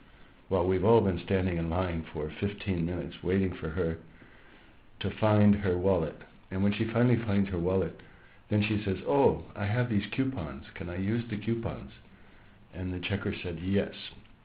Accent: Iowa, United States; born there; I was born in Iowa in the United States.

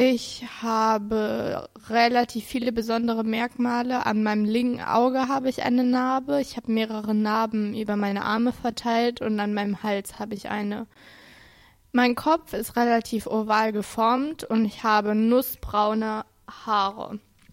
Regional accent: Germany; bin 13 Jahre alt, ein Mädchen und ich komme ebenfalls aus Deutschland.

